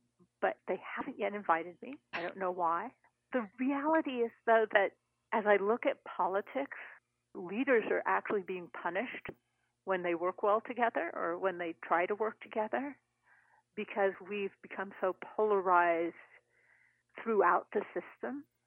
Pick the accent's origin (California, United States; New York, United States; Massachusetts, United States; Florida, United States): California, United States; Berkeley; born there; And I was born in Berkeley, California.